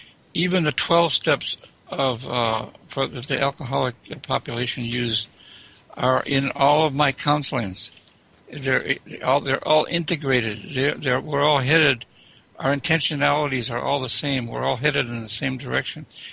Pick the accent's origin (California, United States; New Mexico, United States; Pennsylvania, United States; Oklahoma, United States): California, United States; But I'm a country person. I'm a Californian